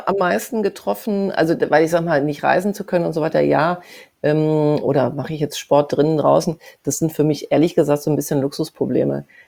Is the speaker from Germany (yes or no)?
no; Spain; ich bin ja in Spanien groß geworden. Die Spanier ist kein Mensch mit Helm und Motorrad gefahren.